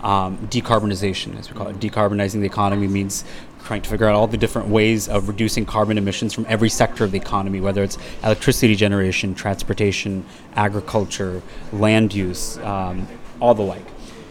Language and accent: English; United States; My parents are were both born and brought up in India, and I had the privilege of being born and brought up in the United States, and I did nothing to deserve, the fact that I was born and brought up in a developed country